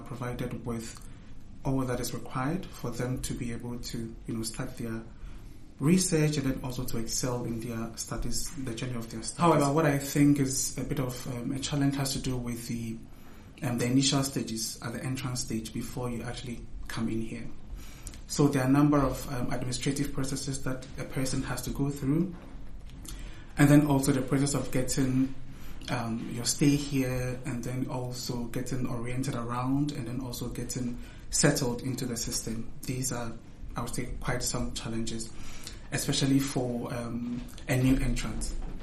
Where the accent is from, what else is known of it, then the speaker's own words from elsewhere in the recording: Ghana; now in Bern, Switzerland; then I'm from Ghana in West Africa. That is where I began with my studies.